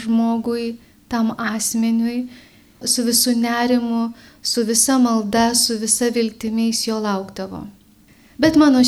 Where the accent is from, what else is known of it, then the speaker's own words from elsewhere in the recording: Pasvalys, Panevėžys County, Lithuania; aš taip pat esu iš Pasvalio.